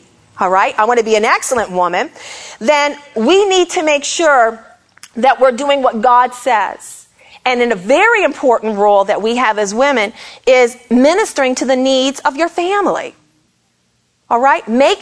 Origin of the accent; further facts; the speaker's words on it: Canada; I was born and raised in Canada. So my eating habits were a little bit different